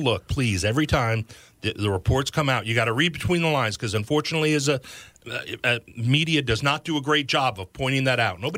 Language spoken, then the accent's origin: English; New York, United States; I grew up in New York, okay? I grew up in a neighborhood that was a rough neighborhood.